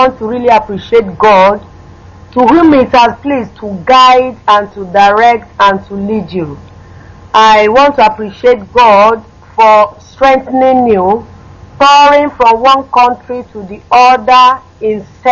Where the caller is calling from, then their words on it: Lagos, Nigeria; I am calling from Lagos, Nigeria.